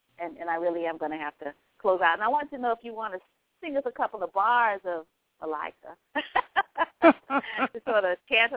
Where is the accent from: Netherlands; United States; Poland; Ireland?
United States; the South; because I'm from the South and we sang and my mother sang